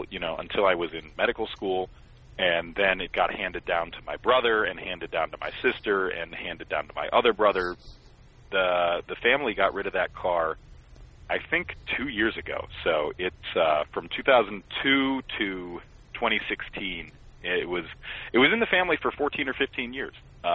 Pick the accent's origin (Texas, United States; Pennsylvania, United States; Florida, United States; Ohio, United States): Pennsylvania, United States; Scranton; So I grew up outside of Scranton, Pennsylvania.